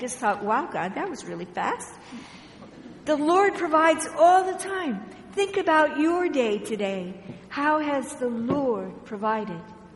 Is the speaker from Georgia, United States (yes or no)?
no; Washington, United States; I came here yesterday and had a bit of trouble. I come from Washington State, and as I came on the airplane, Chicago was a mess.